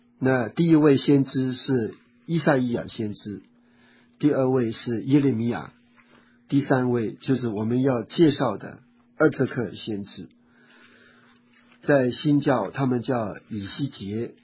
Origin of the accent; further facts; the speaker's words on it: China; 我们中国人传统就是要扬名声显父母。